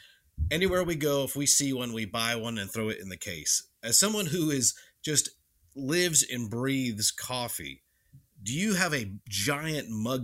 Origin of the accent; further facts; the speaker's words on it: West Palm Beach, Florida, United States; Even when it's 90 degrees out, growing up in West Palm Beach, Florida, you just drink coffee even though it's hot.